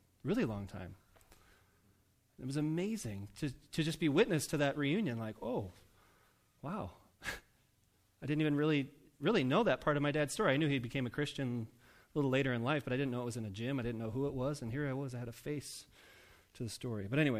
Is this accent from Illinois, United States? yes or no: yes; Rockford, Illinois, United States; was also from Rockford, my hometown, which is about an hour from Chicago.